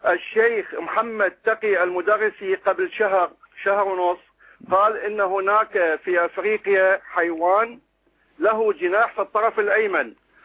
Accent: Kadhimiya, Baghdad Governorate, Iraq; انا من سكنة مدينة الكاظمية في بغداد، يعني انا من مواليد مدينة الكاظمية.

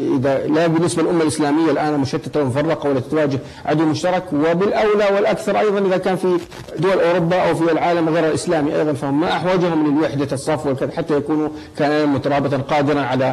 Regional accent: Saudi Arabia; يعني نحن جئنا من المملكة العربية السعودية، مذهبنا الحنبلي،

